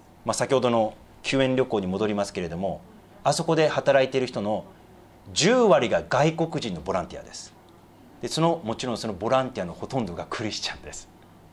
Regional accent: Sendai, Miyagi, Japan; 私は実は仙台出身で小さな時にそこに行きました。

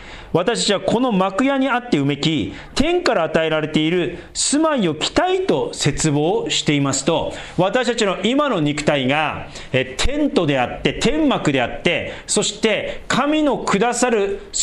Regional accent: Sendai, Miyagi, Japan; 私仙台出身だからね、東京から仙台行くのも結構長い、6時間ぐらいかかります。

